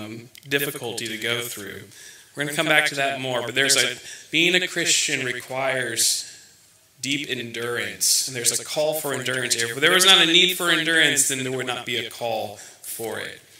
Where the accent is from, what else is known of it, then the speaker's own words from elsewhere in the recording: United States; I think as an American, I want to be like a revolutionary.